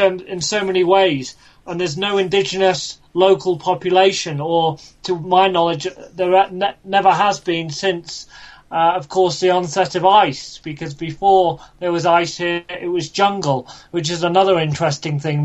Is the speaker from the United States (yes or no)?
no; Oxford, South East England, United Kingdom; I'm a British Indian doctor, actually from Oxford. I'm an anaesthetics and intensive care trainee in Oxford.